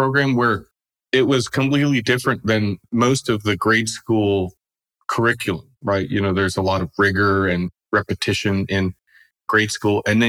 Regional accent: New England, United States; and especially kind of growing up in New England area, to this old house and PBS shows like

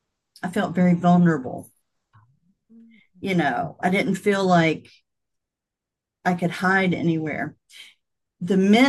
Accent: North Carolina, United States; I grew up in the South in the eastern part of the United States. And not in Florida. I grew up in North Carolina.

